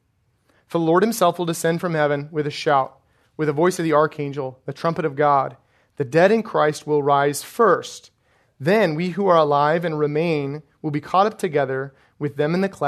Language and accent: English; Colorado, United States; I grew up in Colorado on a farm.